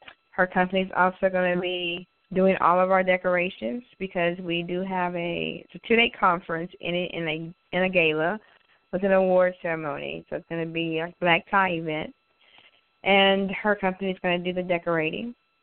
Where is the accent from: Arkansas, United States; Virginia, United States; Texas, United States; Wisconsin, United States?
Texas, United States; I want to bring them into an atmosphere that speaks Texas because I'm a Texan.